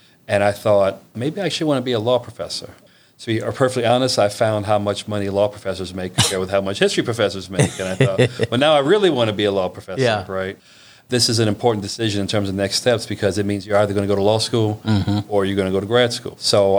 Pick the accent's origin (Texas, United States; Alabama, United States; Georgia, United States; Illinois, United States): Alabama, United States; Tuskegee; And my grandmother was an alum of Tuskegee University and was on the alumni board. So I grew up on that campus in a sense.